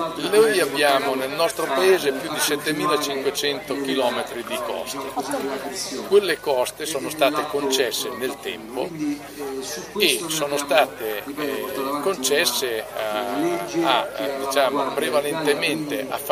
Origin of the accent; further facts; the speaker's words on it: Rimini, Emilia-Romagna, Italy; essendo riminese non è che bisogna essere specialista